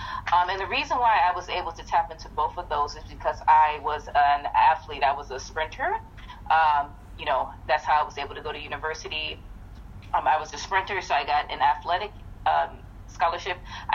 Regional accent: Ohio, United States; Now, I'm from Ohio, so we have a program called Upward Bound, which I've been a part of since I was 16.

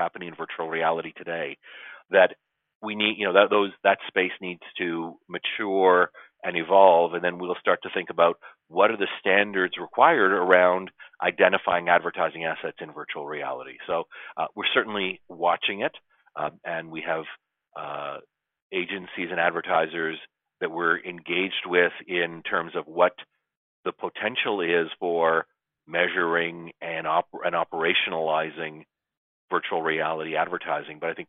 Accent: Toronto, Ontario, Canada; now in Edison, United States; I'm originally from Canada. So I'm originally from Toronto. I'm now based in Edison, New Jersey

